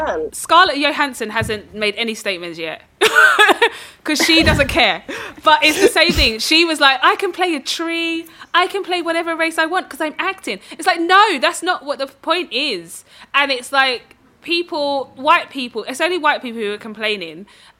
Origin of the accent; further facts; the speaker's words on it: Dagenham, London, United Kingdom; I grew up in Dagenham.